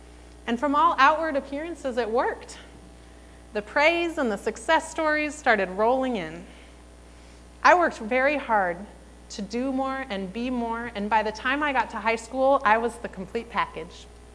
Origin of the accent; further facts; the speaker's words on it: Federal Way, Washington, United States; I did not grow up in Ur of the Chaldees. I grew up in Federal Way. It was a healthy and secure kind of environment.